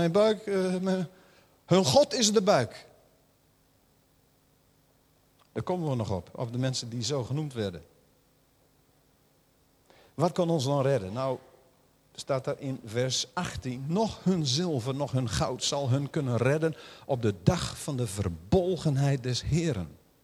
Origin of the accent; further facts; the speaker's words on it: Netherlands; Dan denk je, ja, ik ben Nederlander, maar ik schaam me voor wat hier gebeurt.